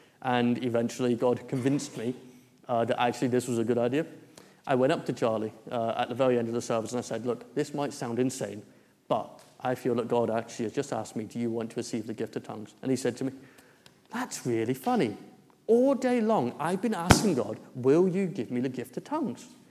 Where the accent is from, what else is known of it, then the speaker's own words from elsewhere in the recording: England, United Kingdom; So I'm English, so when I came to Scotland for the first time, I felt that everyone was speaking in an entirely different language.